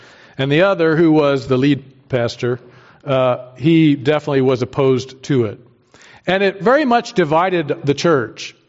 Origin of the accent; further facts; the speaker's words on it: Pennsylvania, United States; In the 1970s, I grew up in the Mennonite Church. It was Lancaster County, Pennsylvania, and we went to a conservative evangelical Mennonite church.